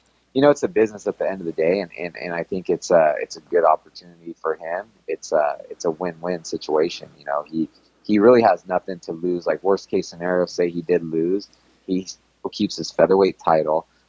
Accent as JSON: {"language": "English", "town": "Sacramento", "region": "California", "country": "United States", "said": "I'm from Sacramento, so that's my gym, and it always will be."}